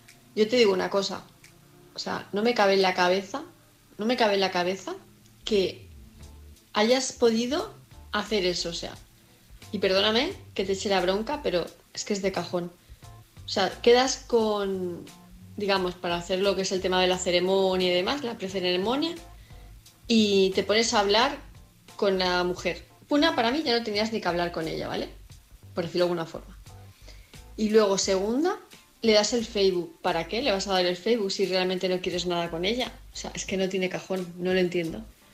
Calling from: Palma, Balearic Islands, Spain; de Palma de Mallorca

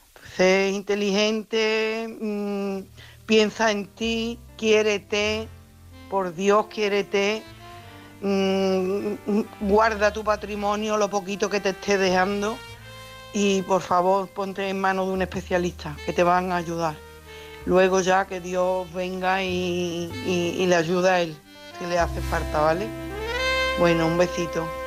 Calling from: Coria, Extremadura, Spain; de Coria.

